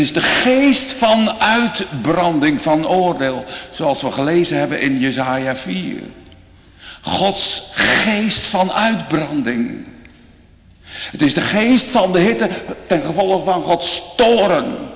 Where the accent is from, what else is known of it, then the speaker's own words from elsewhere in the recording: Urk, Flevoland, Netherlands; ik ben geboren op Urk en getogen. En ik ben er ook echt wedergeboren geworden